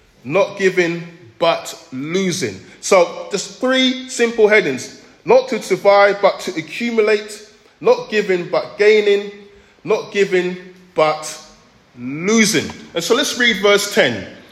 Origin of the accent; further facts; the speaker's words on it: London, United Kingdom; I'm from East London. My parents came over here from Jamaica. We lived in a terraced house in Walthamstow. We had a three-bedroom. There were six of us.